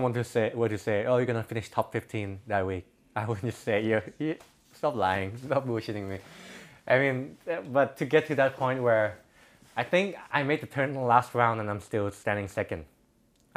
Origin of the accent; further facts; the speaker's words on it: Thailand; English is a second language; I was going to say, I'm from Thailand. I'm your biggest fan.